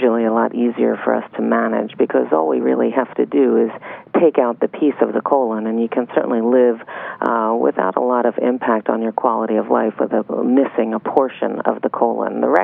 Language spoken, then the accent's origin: English; Philadelphia, Pennsylvania, United States; I'm originally from Philadelphia. I wound up down here at the Cleveland Clinic, Florida